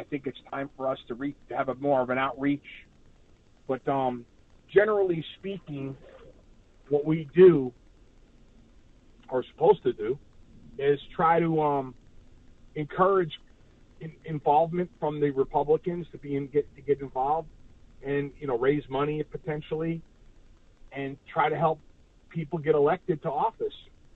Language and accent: English; Nevada, United States; but I'm from Nevada.